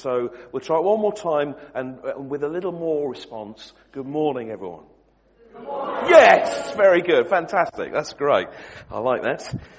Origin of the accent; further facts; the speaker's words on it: Wigan, North West England, United Kingdom; born there; I was born in Wigan, so I know about Lim, all right?